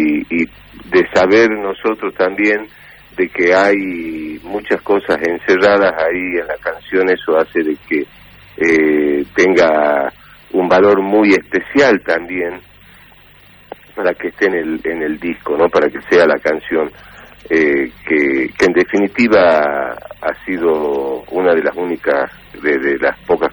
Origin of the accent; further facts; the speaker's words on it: Salta, Argentina; somos hinchas de Boca y antoniana de acá de Salta.